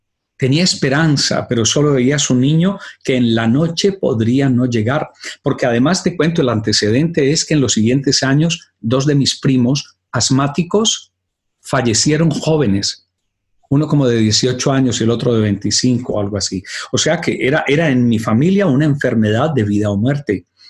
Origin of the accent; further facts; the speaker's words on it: Urrao, Antioquia, Colombia; born there; cuando tenía 5 años, mi familia, vivíamos en un pueblecito que se llama Urrao. Yo nací en Urrao, en Antioquia, en las montañas de Colombia.